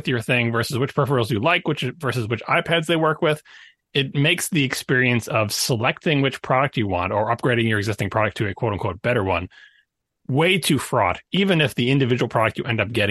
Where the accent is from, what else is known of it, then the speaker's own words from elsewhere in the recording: East Coast, United States; we're both from East Coast, and we both know it.